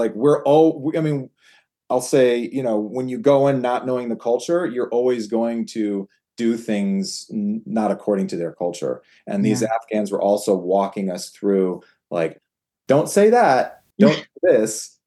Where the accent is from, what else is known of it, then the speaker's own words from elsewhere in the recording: Los Angeles, California, United States; to the inner city of Chicago, to Texas, and I'm from Los Angeles.